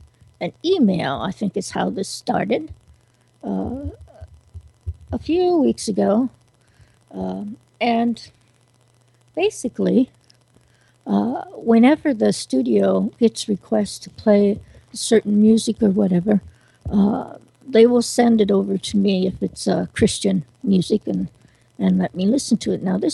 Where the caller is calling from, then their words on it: Greensboro, North Carolina, United States; And I'm in Greensboro, North Carolina. Greensboro Triad.